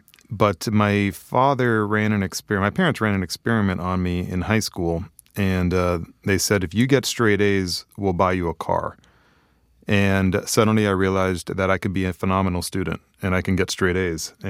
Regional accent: Miami, Florida, United States; Yeah, born and raised in Miami.

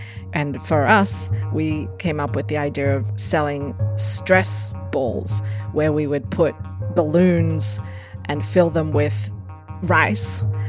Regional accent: Australia; growing up in Australia, as many first generation immigrant kids do, wishing that I was like everyone else.

